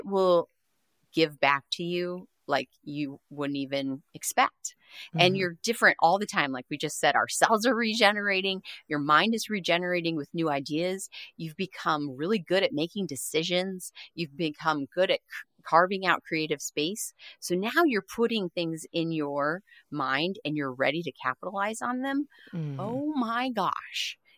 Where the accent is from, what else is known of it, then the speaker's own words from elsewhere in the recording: California, United States; also born or lived in Arizona / Rhode Island; Well, first off, I was born in Arizona, raised in California most of my life.